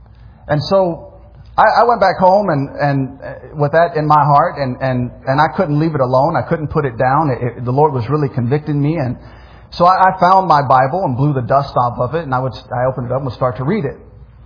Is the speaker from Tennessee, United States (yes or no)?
yes; Memphis, Tennessee, United States; We grew up in Memphis. Memphis is consistently one of the most violent cities in America.